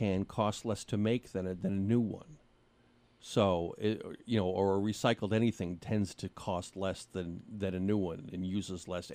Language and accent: English; Massachusetts, United States; Like, you know, growing up in Massachusetts, when I worked in a liquor store